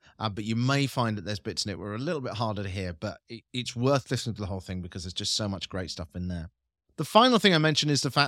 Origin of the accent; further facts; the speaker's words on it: United Kingdom; as a Brit